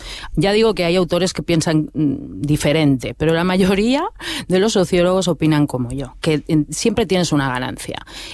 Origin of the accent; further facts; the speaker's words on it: Huesca, Aragon, Spain; Viva Huesca, que es mi pueblo.